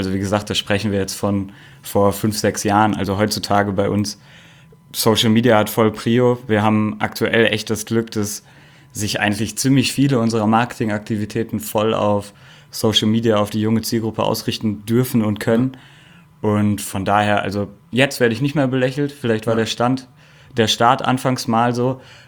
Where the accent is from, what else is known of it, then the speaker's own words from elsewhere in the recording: North Rhine-Westphalia, Germany; ich komme aus Ostwestfalen in der Nähe von Bielefeld